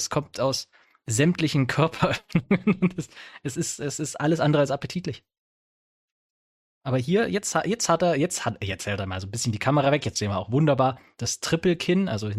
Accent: Saxony, Germany; accent: Upper Saxon; Und dann sag ich, nee, ich spreche kein Sächsisch. Das ist nämlich Obersächsisch.

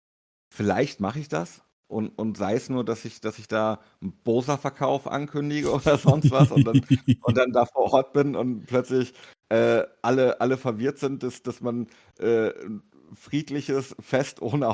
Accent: Paderborn, North Rhine-Westphalia, Germany; Es sei denn, er fährt mit einem Regionalzug in meine alte Heimat Paderborn.

